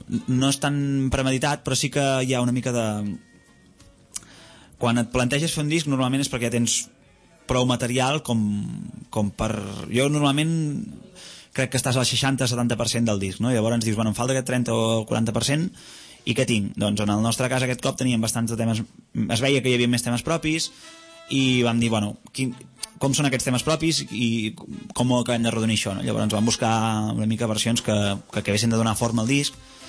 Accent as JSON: {"language": "Catalan", "town": "La Bisbal d'Empordà", "region": "Catalonia", "country": "Spain", "said": "jo soc de la Bisbal i tinc a casa meva hi ha un jardí"}